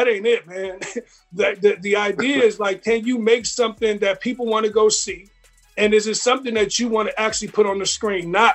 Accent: Gary, Indiana, United States; I came from Gary, Indiana, so I already knew what the struggle was in life.

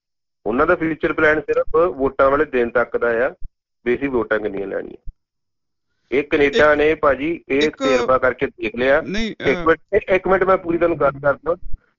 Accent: Punjab, India; ਜਿਹੜੇ ਅਸੀਂ ਪੰਜਾਬੀ ਹੈਗੀ ਨਾ ਕਮਿਊਨਿਟੀ, ਈਵਨ ਇੰਡੀਅਨ ਕਮਿਊਨਿਟੀ

